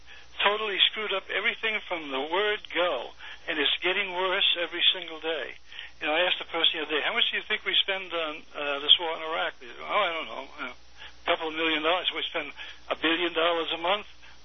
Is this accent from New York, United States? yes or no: no; Maine, United States; And, you know, I come from Maine, so I talk to people in Maine, and they all say the same thing.